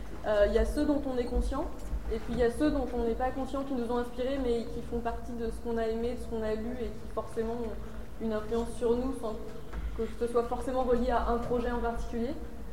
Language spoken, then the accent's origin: French; Brittany, France; quand je rentre chez moi en Bretagne